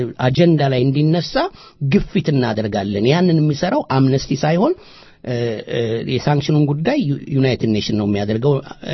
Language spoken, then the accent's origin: Swedish; Ethiopia; Swedish is a second language; now in Sweden; jag är alltså från Etiopien.